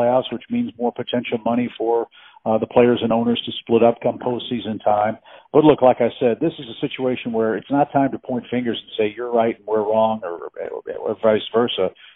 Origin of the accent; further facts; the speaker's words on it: St. Louis, Missouri, United States; I grew up in St. Louis, Missouri.